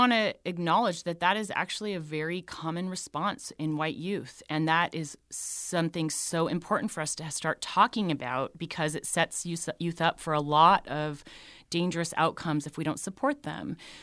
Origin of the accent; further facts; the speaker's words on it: Colorado, United States; I'm from Colorado. I love being from Colorado.